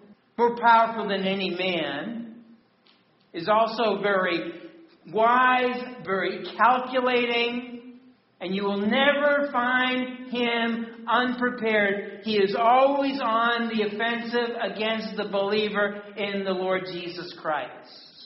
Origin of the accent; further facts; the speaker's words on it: New England, United States; I grew up in New England. I knew better than to do that here.